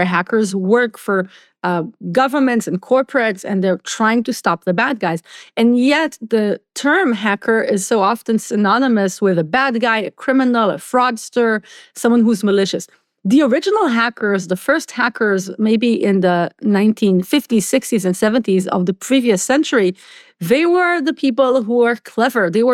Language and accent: English; Israel; So for me, growing up in Israel